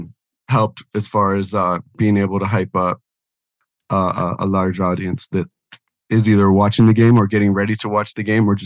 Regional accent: Niagara, Ontario, Canada; I was from Niagara, of course, and I used to come up to Niagara and spend some time.

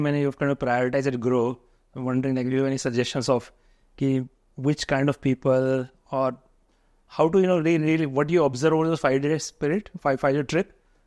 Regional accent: Haridwar, Uttarakhand, India; No, so I grew up in Haridwar.

